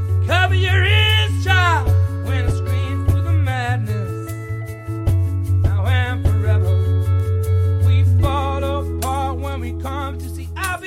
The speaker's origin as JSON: {"language": "English", "region": "London", "country": "United Kingdom", "tie": "born or raised there", "said": "I love playing a London show as well. London show's always great. It's my hometown."}